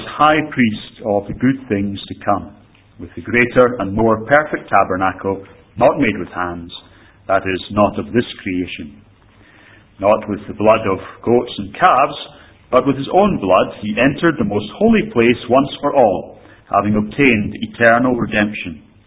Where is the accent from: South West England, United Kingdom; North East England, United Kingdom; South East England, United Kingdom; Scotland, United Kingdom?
Scotland, United Kingdom; As a Scot, I can't joke very much, so I won't.